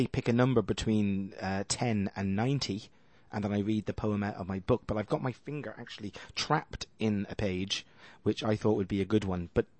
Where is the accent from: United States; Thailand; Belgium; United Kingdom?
United Kingdom; I grew up in Thatcherite Britain.